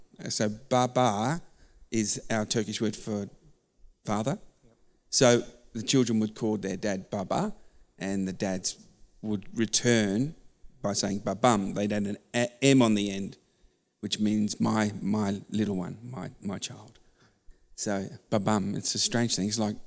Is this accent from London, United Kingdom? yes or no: yes; London, United Kingdom; now in Australia; I was forced to become an Australian very quickly, very quickly. So I came from London. And so, you know, I came speaking like a pommer, you know what I mean?